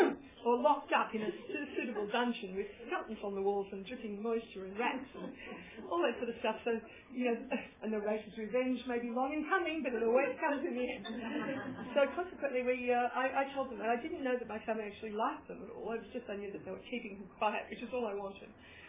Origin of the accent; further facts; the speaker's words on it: Footscray, Victoria, Australia; I come from Footscray, and we always knew there that no one is going to help us but ourselves.